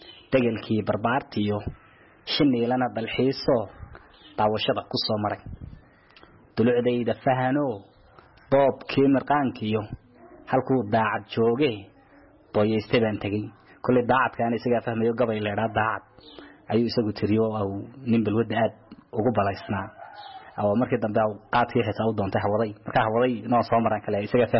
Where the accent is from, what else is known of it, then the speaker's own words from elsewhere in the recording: Djibouti; anagu kulley waxaan ka imid dalka Jamhuuriyadda Djibouti